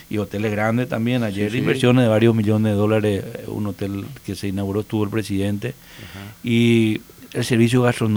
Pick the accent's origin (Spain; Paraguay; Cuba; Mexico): Paraguay; No somos muchos los paraguayos, somos 7 millones, ¿verdad?